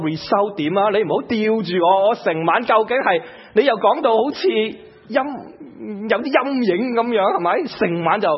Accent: United States; 我哋美国人想有一个好嘅平安

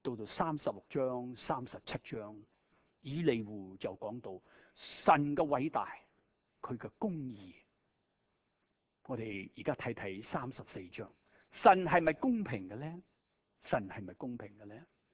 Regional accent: Guangdong, China; 我哋广东人有阵时讲呢个人饮酒好似饮水一样，系咪啊？

